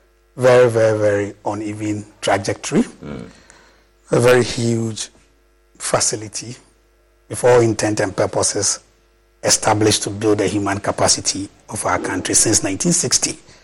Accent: Eastern Region, Ghana; is a Ghanaian. I come from the Ibuakwa South constituency. I had most of my schooling here in Ghana, a few top-ups abroad.

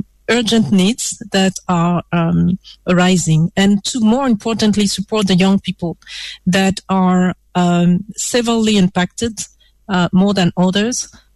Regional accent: Côte d’Ivoire; now in Ghana; Cote d'Ivoire is my home country.

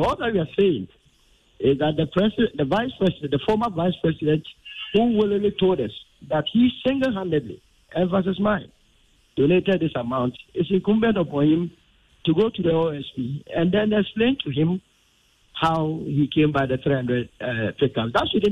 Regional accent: Ghana; a Ghanaian

